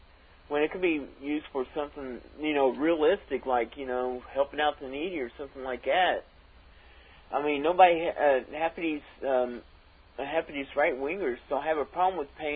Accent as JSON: {"language": "English", "region": "Missouri", "country": "United States", "said": "I'm from Missouri."}